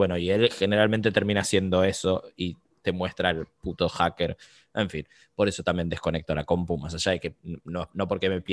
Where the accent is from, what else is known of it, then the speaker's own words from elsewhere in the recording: Táchira, Venezuela; accent: gocho; Aprendí que tengo un acento gocho nato.